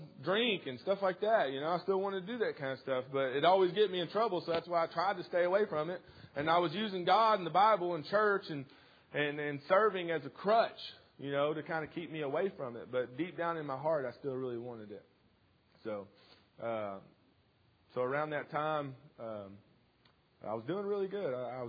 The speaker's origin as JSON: {"language": "English", "town": "Waldron", "country": "United States", "tie": "born or raised there", "said": "But anyway, I grew up in Waldron. Anybody here from Waldron?"}